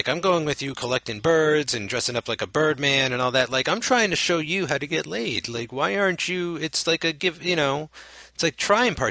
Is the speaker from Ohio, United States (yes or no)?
no; New Jersey, United States; I'm just from New Jersey. I don't know.